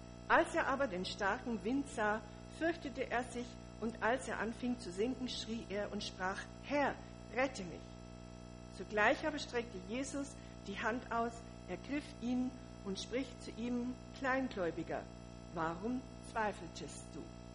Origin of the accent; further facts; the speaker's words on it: Munich, Bavaria, Germany; ich komme ja aus München, da gibt es den Starnberger See